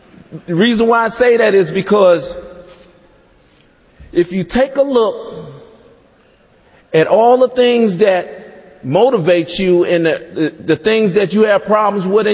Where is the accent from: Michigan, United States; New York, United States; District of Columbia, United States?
District of Columbia, United States; Washington; I'm from Washington, D.C., and from the northwest sector of Washington, D.C. I grew up in a very dysfunctional family.